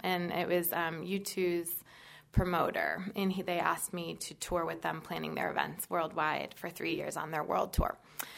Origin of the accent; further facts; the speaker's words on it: Chicago, Illinois, United States; I'm from Chicago, the Midwest. We're known for our, you know, blue-collar, hardworking mentality.